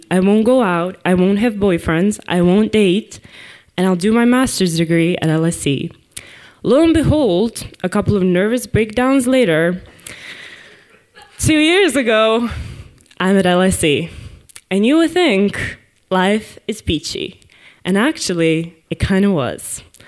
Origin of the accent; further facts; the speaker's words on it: Croatia; I'm from Croatia. All universities are kind of crappy there.